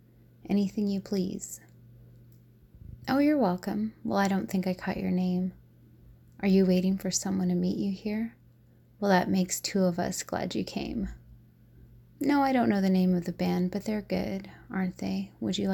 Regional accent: the South, United States; And growing up in the South, I am a sucker for a good country song to dance

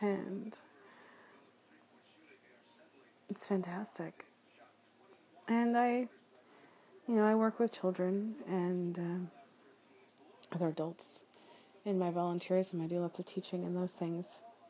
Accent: Texas, United States; also born or lived in Oklahoma; And I grew up in North Texas and Oklahoma. I've got family here, so we kind of went back and forth a lot visiting.

